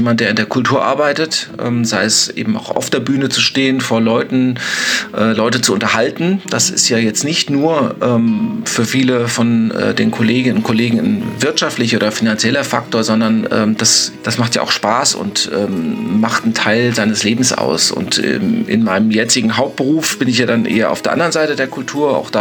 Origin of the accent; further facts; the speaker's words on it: Butzbach, Hesse, Germany; für die Stadt Butzbach, für meinen Heimatort weiter aktiv zu sein.